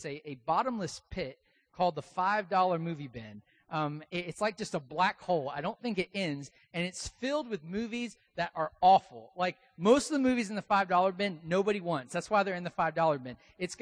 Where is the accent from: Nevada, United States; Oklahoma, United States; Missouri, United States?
Missouri, United States; Springfield; I am also from Springfield, Missouri. Don't laugh too hard.